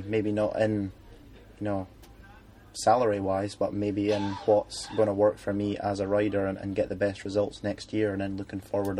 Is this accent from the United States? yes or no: no; United Kingdom; I think I've got the advantage of being British.